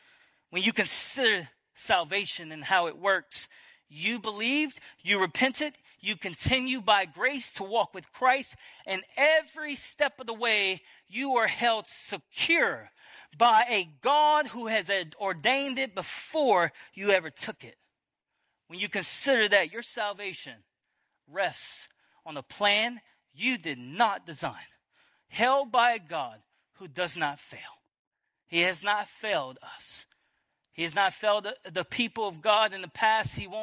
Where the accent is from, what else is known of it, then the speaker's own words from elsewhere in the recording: Dulac, Louisiana, United States; I grew up in Bayou Grand Cayou, the Dulac area. And I always tell people I grew up in what was known as the Assembly of Bapticostalic.